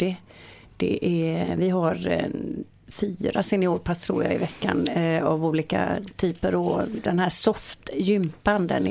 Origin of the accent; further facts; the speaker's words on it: Partille, Västra Götaland County, Sweden; born there; Jag är Partille-tjej, jag är född i Fureskog, där jag fortfarande bor.